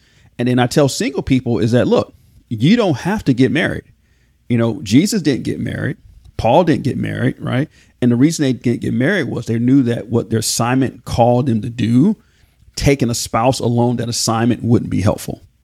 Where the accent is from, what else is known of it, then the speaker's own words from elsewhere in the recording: Atlanta, Georgia, United States; I grew up in Atlanta in this rap group called